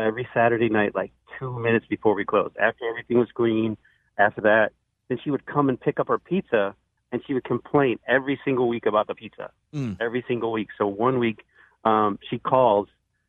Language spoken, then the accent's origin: English; Michigan, United States; So I'm from Michigan, and in Michigan, Little Caesars has, like, little play place places